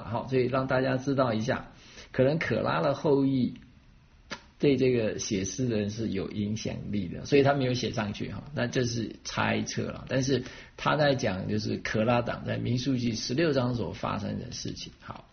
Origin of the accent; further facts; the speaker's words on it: Taiwan; 我从台湾来，我都常常怀念台湾美食哈。